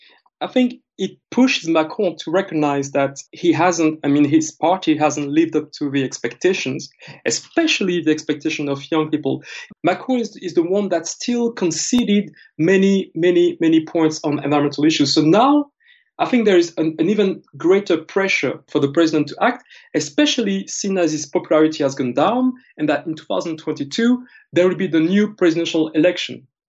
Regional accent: Martinique; I myself was born and raised in Martinique

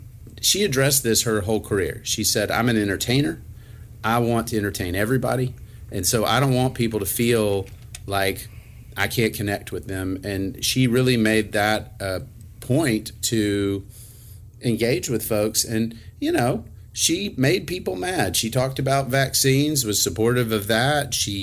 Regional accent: Nashville, Tennessee, United States; Yeah, this was actually really cool for me growing up in the Nashville area as a kid. … was everywhere in Middle Tennessee at that time.

